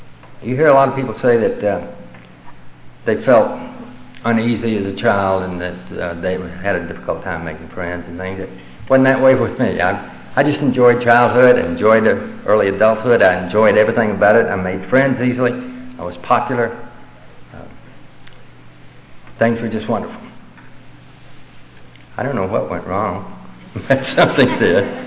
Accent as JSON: {"language": "English", "town": "Dallas", "region": "Texas", "country": "United States", "tie": "born there", "said": "When I was born in Dallas, Texas, part of Dallas called Highland Park"}